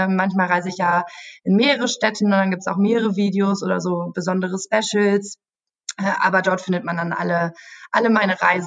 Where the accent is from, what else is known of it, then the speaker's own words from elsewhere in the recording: Münster, North Rhine-Westphalia, Germany; Ich wohne ja in der Nähe, sage ich mal, von Dortmund, von dem Büro. Mhm. Also ich komme aus Münster, das ist so eine Stunde entfernt.